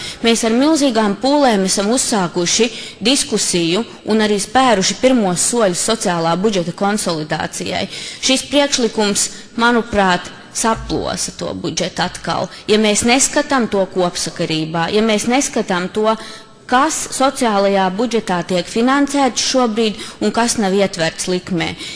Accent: Latgale, Latvia; Es arī esmu no Latgales, un es arī esmu mamma

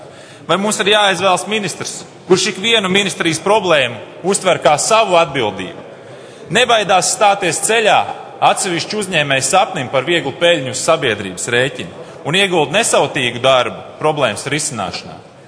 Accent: Valmiera, Valmiera Municipality, Latvia; Es nāku no Valmieras. Skaistas pilsētas Gaujas krastā.

